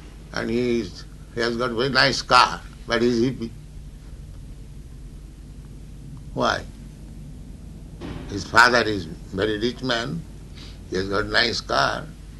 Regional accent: India; You see, especially we are Indian, it is advertised that we are poverty stricken. All over the world, this is advertised. Wherever I go, they say, oh, you're coming from India.

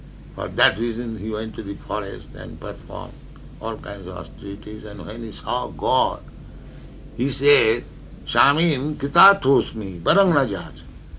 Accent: India; You see, especially we are Indian, it is advertised that we are poverty stricken. All over the world, this is advertised. Wherever I go, they say, oh, you're coming from India.

